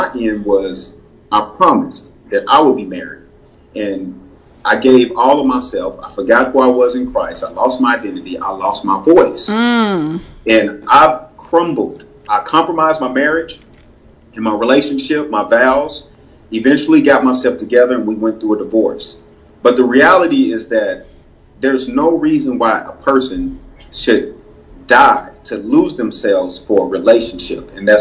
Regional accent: Tulsa, Oklahoma, United States; so I was 5 years old. We moved from Oklahoma City to Tulsa. And instantly, my mom was thrown into situational poverty, like overnight.

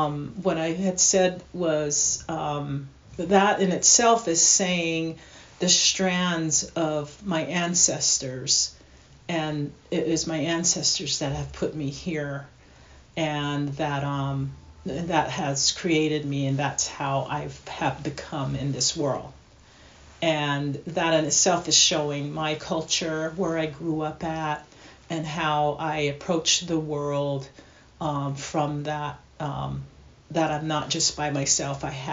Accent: United States; from being growing up on the Navajo reservation and listening to traditional stories, listening to traditional ways of life

